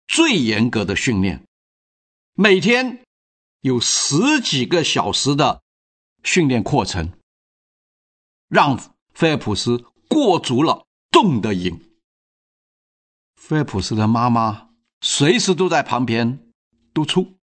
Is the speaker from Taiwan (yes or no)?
no; China; 我们中国人讲画饼充饥